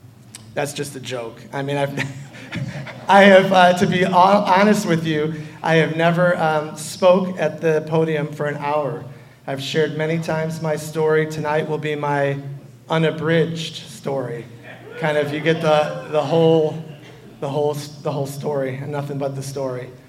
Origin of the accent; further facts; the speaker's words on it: Chicago, Illinois, United States; now in California, United States; I have lived in California for longer than I did my home state of Illinois. I'm a Chicagoan.